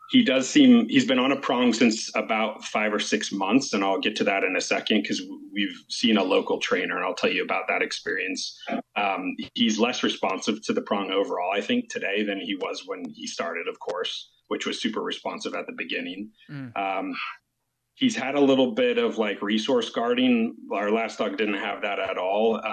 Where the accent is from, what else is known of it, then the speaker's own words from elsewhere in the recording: California, United States; We're actually from California, and we trained quite a bit with that dog with our breeder and some friends that do a lot of Schutzen work.